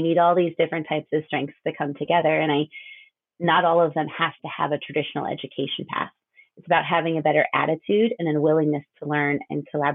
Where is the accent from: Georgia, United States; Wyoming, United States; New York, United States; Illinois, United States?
Illinois, United States; I know for myself, I grew up near Chicago and was brought up in a really traditional educational system